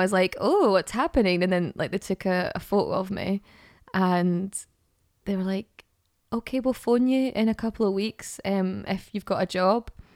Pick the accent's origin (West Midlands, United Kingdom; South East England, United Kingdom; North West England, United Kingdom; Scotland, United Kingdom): Scotland, United Kingdom; Airdrie; We don't know each other well, but it's because we're both from Airdrie and, like, no.